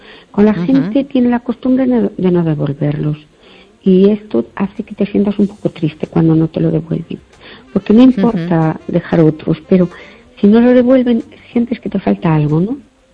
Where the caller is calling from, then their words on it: Perlío, Galicia, Spain; de Perlío